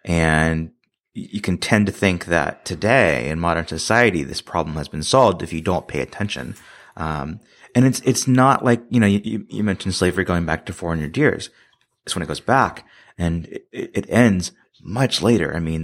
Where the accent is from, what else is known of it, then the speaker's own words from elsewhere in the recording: the South, United States; And part of growing up in the South, you know, I was exposed to a lot of just, you know, kind of that crazy uncle